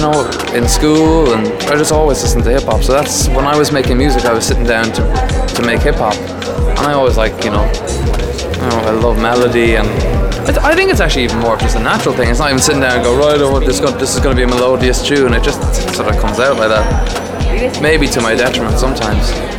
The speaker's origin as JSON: {"language": "English", "town": "Glasgow", "region": "Scotland", "country": "United Kingdom", "tie": "born or raised there", "also_born_or_lived": "Dublin, Ireland", "lives_now": "New York, United States", "said": "I'm originally from Dublin, Ireland. Grew up musically in Glasgow, Scotland, I think, and currently in New York."}